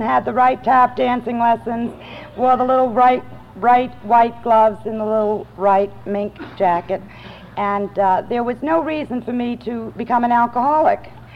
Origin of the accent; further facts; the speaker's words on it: New England, United States; I was brought up in New England. I was brought up with non-alcoholic parents.